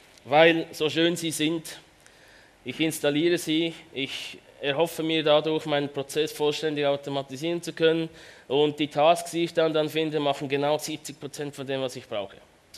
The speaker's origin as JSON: {"language": "German", "country": "Switzerland", "accent": "Swiss", "said": "Wie man unschwer verstehen kann, komme ich aus der Schweiz. Ich versuche das möglichst zu kaschieren. beim Deutsch sprechen natürlich nur."}